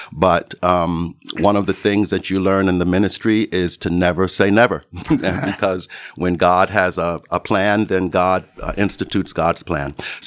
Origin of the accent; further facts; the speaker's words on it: Chicago, Illinois, United States; now in Madison, United States; even though I grew up in Chicago 2.5 hours away, I really did not know where Madison was before I got here.